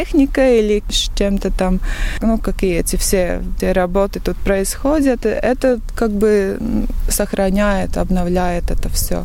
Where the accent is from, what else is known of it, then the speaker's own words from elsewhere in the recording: Latvia; я из Латвии, из Дабас фонд.